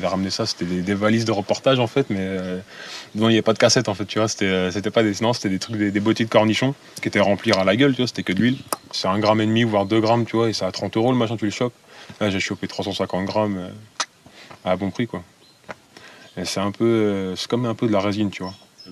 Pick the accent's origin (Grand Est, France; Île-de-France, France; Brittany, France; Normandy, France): Île-de-France, France; Paris; Non, non, moi l'origine je suis de Paris.